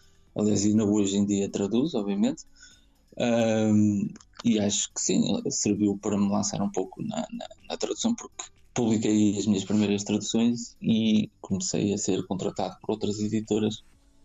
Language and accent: Portuguese; Portugal; eu uso obviamente mais português, porque sou português